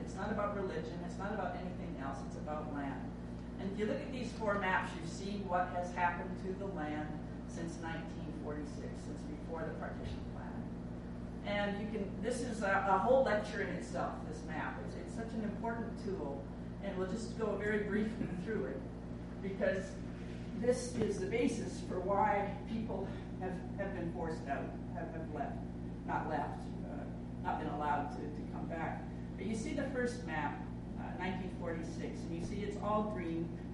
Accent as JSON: {"language": "English", "region": "Alberta", "country": "Canada", "said": "I'm Canadian, and I'm known as a Canadian, but I could be known as an Albertan because I'm from Alberta. I've never called myself"}